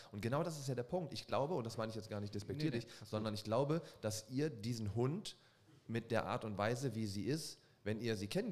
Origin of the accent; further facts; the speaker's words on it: Erfurt, Thuringia, Germany; Erfurt, aber ist ich komme ja aus der Ecke hier, ich kenne mich ja hier aus